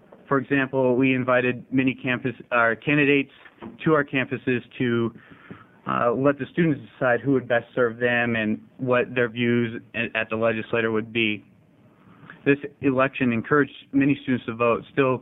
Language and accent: English; Klamath Falls, Oregon, United States; I'm originally from Klamath Falls, and I'm a registered voter in Klamath Falls.